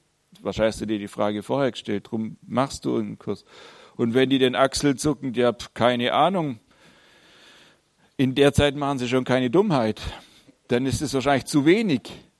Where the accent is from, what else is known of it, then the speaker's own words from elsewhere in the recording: Babenhausen, Germany; Ich bin in Babenhausen geboren, aufgewachsen.